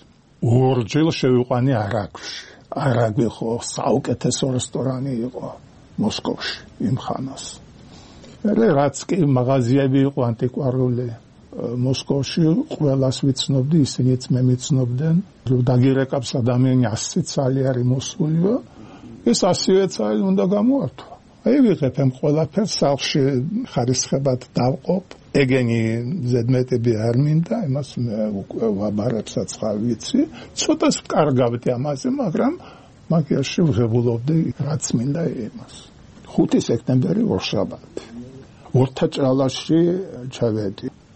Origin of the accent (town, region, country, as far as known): Batumi, Adjara, Georgia